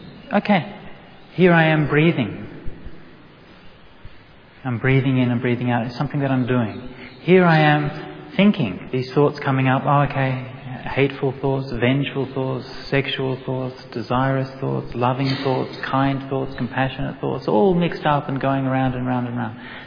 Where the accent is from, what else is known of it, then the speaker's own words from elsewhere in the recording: Australia; I'll just tell you the metaphor as an Australian